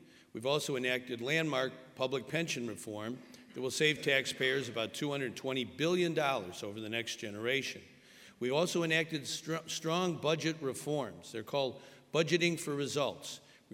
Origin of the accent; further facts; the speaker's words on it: Illinois, United States; I grew up in DuPage County, and I'm very glad to be back here.